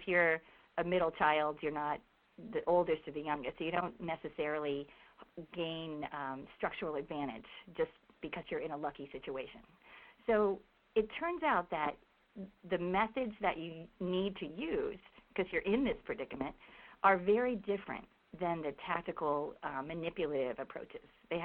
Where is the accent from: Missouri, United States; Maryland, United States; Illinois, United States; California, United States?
Maryland, United States; And so I grew up in Maryland and spent all of my growing up years there near Washington, D.C.